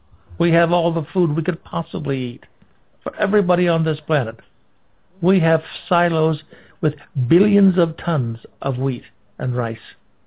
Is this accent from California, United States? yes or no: yes; Los Angeles, California, United States; born there; I was born in Los Angeles, California. We never had this kind of thing.